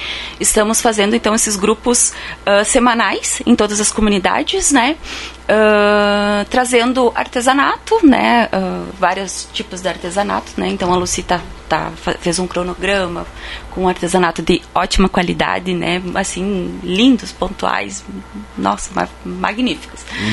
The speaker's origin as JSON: {"language": "Portuguese", "town": "Capão Bonito do Sul", "region": "Rio Grande do Sul", "country": "Brazil", "tie": "born or raised there", "said": "Sim, eu nasci em Capão Bonito do Sul."}